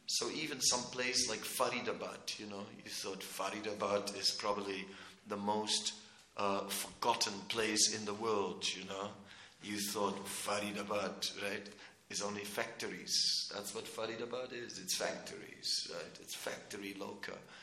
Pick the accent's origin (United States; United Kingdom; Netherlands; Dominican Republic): Netherlands; Now, you know, I am from the Netherlands. It's a kind of a Protestant country, and people are just sort of sober, very sober, you know.